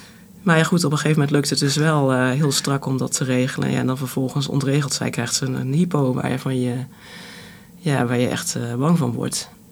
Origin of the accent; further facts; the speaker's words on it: Netherlands; En dat merk ik ook als ik in het buitenland werk. Als Nederlanders hebben we toch het idee dat wij het goed doen.